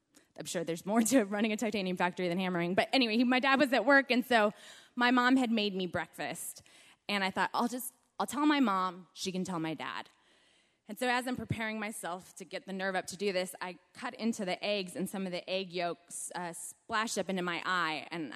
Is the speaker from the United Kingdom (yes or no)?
no; United States; we're Mormon, but we're also American